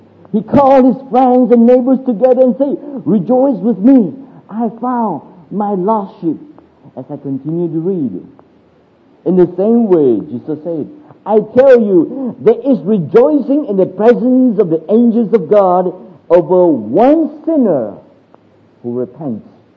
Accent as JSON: {"language": "English", "country": "Malaysia", "said": "back I was from Malaysia. We don't have a, what they call the dishwasher."}